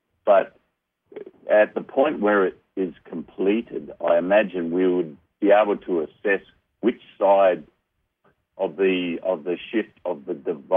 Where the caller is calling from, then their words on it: Perth, Western Australia, Australia; I'm calling from Perth, Australia.